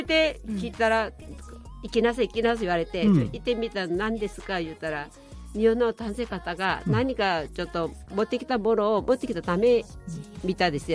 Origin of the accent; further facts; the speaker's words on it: Daegu, South Korea; now in Japan; そうです。韓国の西向きのテグ市ですよ。